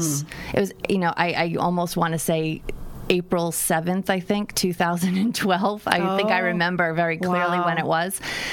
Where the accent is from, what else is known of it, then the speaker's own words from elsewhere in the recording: Dartmouth, Massachusetts, United States; No, and I'm a Dartmouth girl. So I commuted